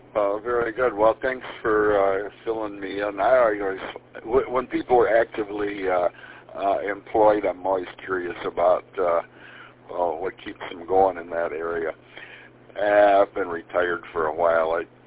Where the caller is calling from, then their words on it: Manistee, Michigan, United States; I'm down in Manistee